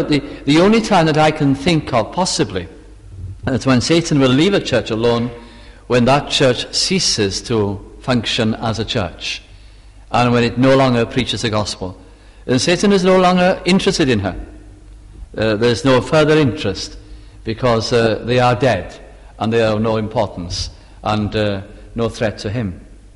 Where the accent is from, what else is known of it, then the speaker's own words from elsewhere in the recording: Bolton, North West England, United Kingdom; I was brought up in Lancashire, and amongst the Welsh people in Lancashire